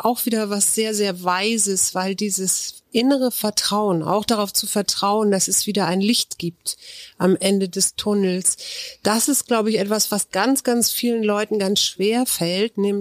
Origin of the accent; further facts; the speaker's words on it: Germany; weil ich bin auch an der Elbe groß geworden.